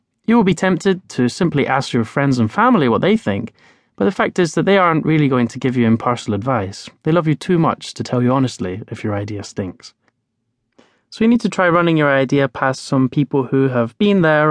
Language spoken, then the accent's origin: English; Edinburgh, Scotland, United Kingdom; I was fascinated by the simple businesses that I came across as a child on the outskirts of my hometown of Edinburgh.